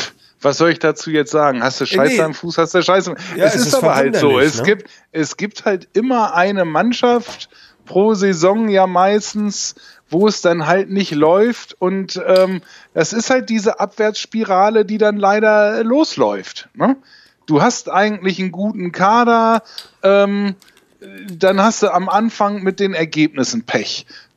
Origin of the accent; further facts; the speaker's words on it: Bremen, Germany; als Bremer